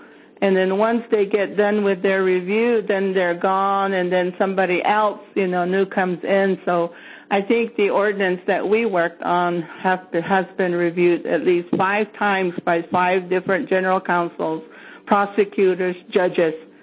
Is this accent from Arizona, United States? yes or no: yes; Arizona, United States; I'm from Hopi, and we have been struggling with our elder abuse ordinance for over probably going almost on 10 years.